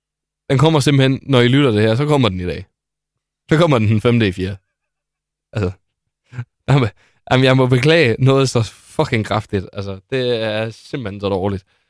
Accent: Capital Region of Denmark, Denmark; Jeg kommer fra Vestegnen, ligesom Tessa, ikke?

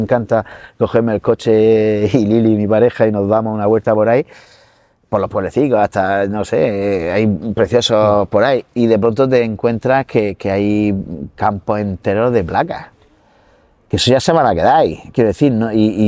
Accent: Rincón de Seca, Region of Murcia, Spain; si yo que soy de Rincón de Seca, riego en Rincón de Seca, a manta quiere decir que abro el portillo y me riega todos los limoneros, los naranjos o todas las cosas que tengo yo.

